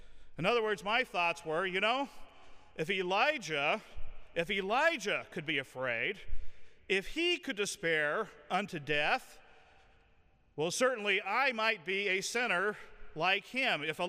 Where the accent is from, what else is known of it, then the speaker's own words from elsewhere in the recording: United States; Now, I'm an American raised on Western films